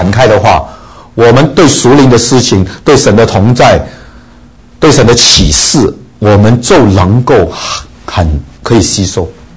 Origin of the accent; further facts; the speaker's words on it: China; 特别我们中国人最喜欢吃饭的，吃筵席的